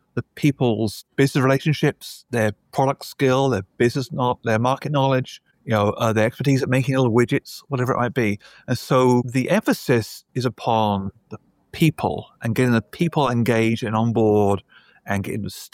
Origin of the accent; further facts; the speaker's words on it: United Kingdom; I started life as a civil engineer, I'm British.